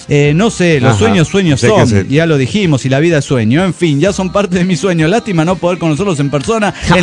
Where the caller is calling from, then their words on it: San Luis, Argentina; de San Luis, Argentina.